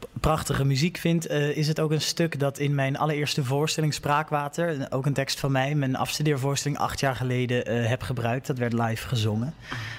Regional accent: Katwijk, South Holland, Netherlands; moved away as an adult; also born or lived in Haarlem / Maastricht / Amsterdam; Het is geen oorspronkelijk Katwijkse familie waar ik uitkom. Ik ben de enige echte Katteker in het gezin. Maar wel mijn hele leven tot mijn 18e in Katwijk gewoond.

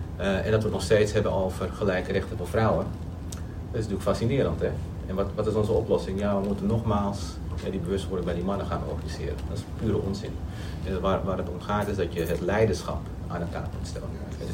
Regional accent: Suriname; Ik ben zelf Surinamers.

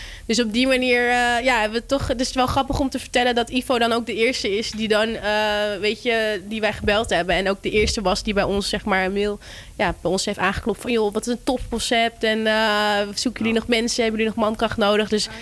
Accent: Apeldoorn, Gelderland, Netherlands; Nou, ik kom zelf uit Apeldoorn dan

